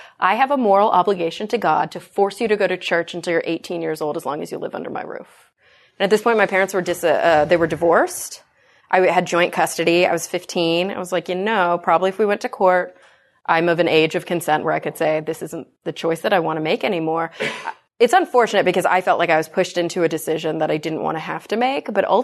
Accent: Dallas, Texas, United States; growing up in the Bible Belt and the suburbs of Dallas in a Mormon family

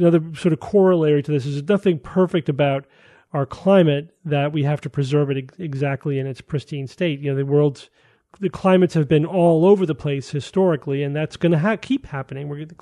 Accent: Northern Ireland, United Kingdom; I was born and raised in Northern Ireland, which at the last glacial maximum was under a mile of ice.

